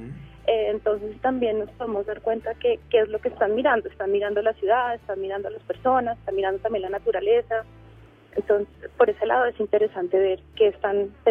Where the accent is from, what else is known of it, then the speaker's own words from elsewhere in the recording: Colombia; somos buenos colombianos